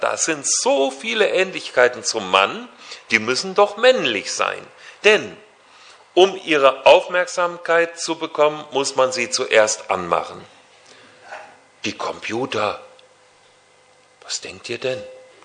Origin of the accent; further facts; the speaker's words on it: Hünfeld, Hesse, Germany; Ich komme aus Hünfeld im Landkreis Fulda.